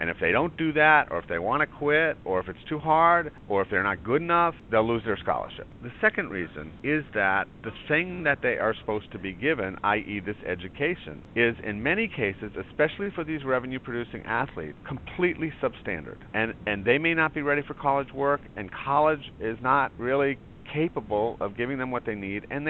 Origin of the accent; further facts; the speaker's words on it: Providence, Rhode Island, United States; I grew up in Providence, so I rooted for the PC Friars and also most of the Boston professional teams.